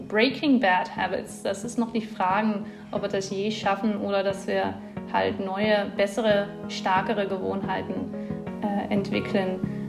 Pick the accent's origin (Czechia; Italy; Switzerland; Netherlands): Netherlands; German is a second language; now in Leipzig, Germany; Zum Beispiel, wenn ich nach Leipzig gezogen bin, aus den Niederlanden, das ist ja nicht so spezifisch, aber dann ist meine ganze Umgebung hat sich geändert